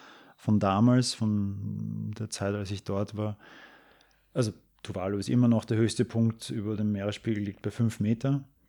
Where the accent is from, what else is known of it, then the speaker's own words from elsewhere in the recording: Vienna, Austria; auf den Weg nach Wien, um meine Heimatstadt Wien einzunehmen.